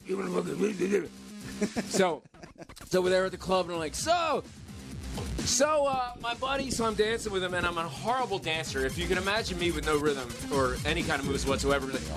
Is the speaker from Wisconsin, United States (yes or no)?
no; Philadelphia, Pennsylvania, United States; I'm from Philly. We let it all hang out.